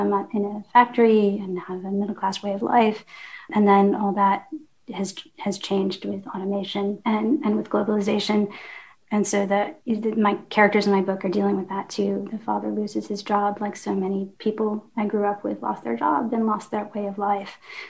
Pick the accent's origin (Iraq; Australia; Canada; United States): United States; Detroit, Michigan; Yeah, I grew up in the Detroit area, and then, which is southeastern Michigan.